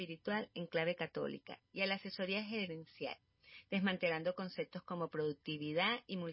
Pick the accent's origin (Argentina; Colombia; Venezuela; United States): Venezuela; Soy venezolana, vivo en Maracay